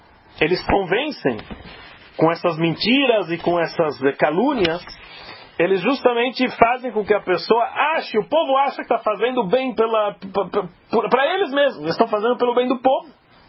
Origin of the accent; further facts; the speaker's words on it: Brazil; para mim, como brasileiro, interessa dizer que nós somos os pioneiros, nós somos o máximo, os mais inteligentes